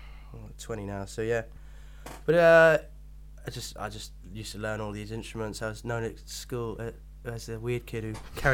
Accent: New Zealand; It's pretty rubbish, actually, because there's nothing there.

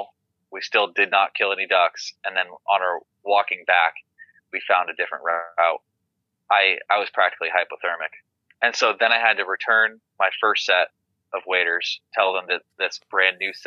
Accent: Maine, United States; because I'm from Maine and I have a love and affinity for Old Town.

